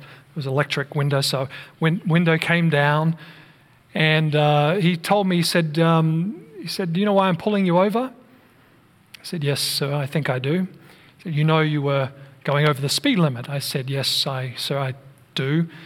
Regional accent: Australia; found out I was from Australia. Knew that I'd just finished studying in Virginia.

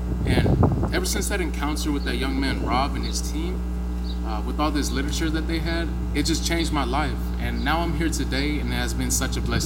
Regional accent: Odessa, Texas, United States; A turning point in my life is when a literature evangelist met me in my hometown of Odessa, Texas.

